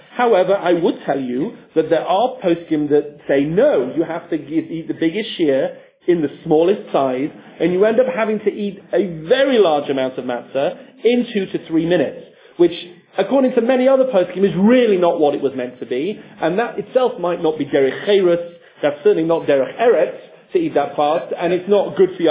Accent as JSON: {"language": "English", "town": "Leeds", "region": "Yorkshire and the Humber", "country": "United Kingdom", "said": "and I'm from Leeds"}